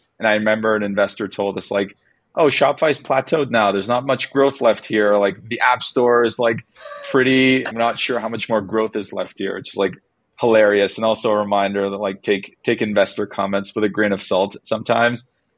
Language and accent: English; Montreal, Quebec, Canada; now in Toronto, Canada; I grew up in Montreal and then moved to Toronto about 10 years ago.